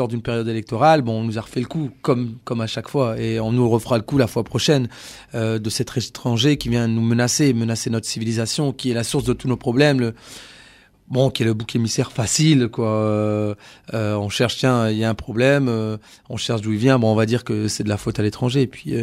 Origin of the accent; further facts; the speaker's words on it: France; je suis né en France, je suis à l'école en France, j'ai grandi en France, enfin je suis français